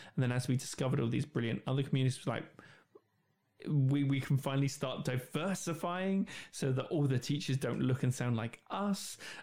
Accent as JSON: {"language": "English", "country": "United Kingdom", "said": "We're just going to sit here with a cup of tea, as British people do."}